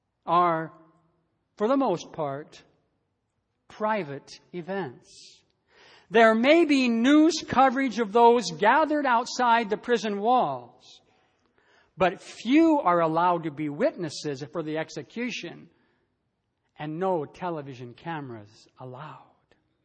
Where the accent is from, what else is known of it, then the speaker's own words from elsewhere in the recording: United States; As many of you know, I was raised in the United States